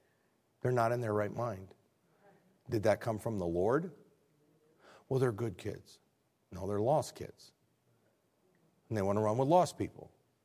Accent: Illinois, United States; now in the school district in Illinois, my niece just called me, and there are four children in my hometown where I went to school

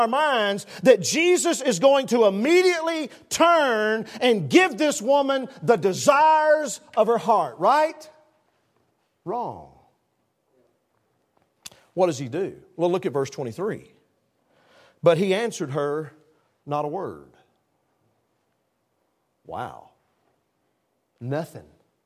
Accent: the South, United States; Now, y'all, when I say, hey, I'm from the South, I say y'all, okay?

